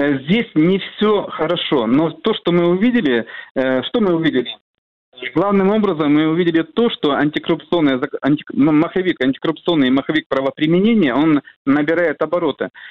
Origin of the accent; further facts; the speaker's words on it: Russia; ко мне после доклада подходили и спрашивали, точно ли я из России. Я говорю, да, конечно